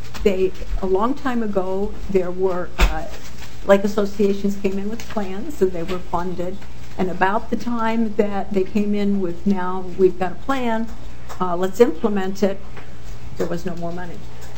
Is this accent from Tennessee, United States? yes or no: no; Minneapolis, Minnesota, United States; Minneapolis, I'm from Minneapolis, our water is all from the river and we clean it up.